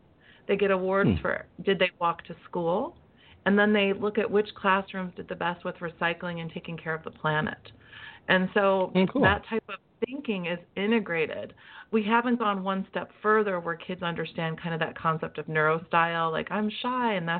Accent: Midwest, United States; I'm from the Midwest, but where I live, people kind of make it all look perfect on the outside.

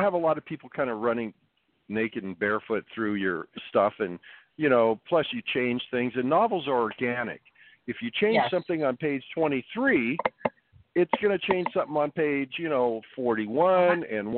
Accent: Oregon, United States; also born or lived in Seattle; I mean, I was raised in Oregon. I was born in Seattle. I was raised in Oregon.

